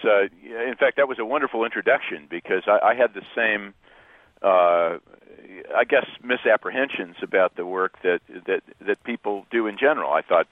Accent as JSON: {"language": "English", "region": "the West", "country": "United States", "tie": "born or raised there", "said": "You know, I grew up here in the West in the mountains, and I bonded with the Sierra Nevada pretty early in my life, and wanted to protect it."}